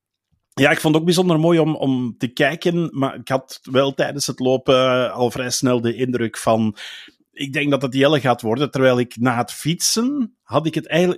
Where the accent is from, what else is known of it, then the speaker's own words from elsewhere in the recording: Flanders, Belgium; Ja, ik ben Belg, maar ja, daar kan je ook niet aan doen.